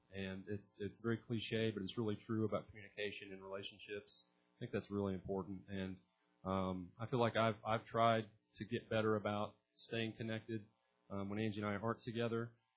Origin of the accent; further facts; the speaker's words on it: Centerville, Iowa, United States; I grew up in Centerville, Iowa. I was saved and baptized when I was 10.